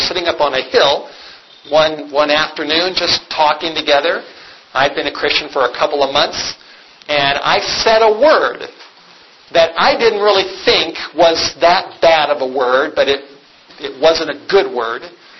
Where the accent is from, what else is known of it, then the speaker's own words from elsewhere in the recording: Los Angeles, California, United States; that I did as a teenager when I was growing up in the Hollywood Hills.